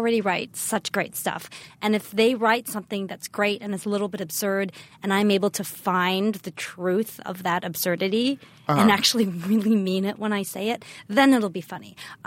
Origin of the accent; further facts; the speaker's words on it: United States; So, and I am Taiwanese American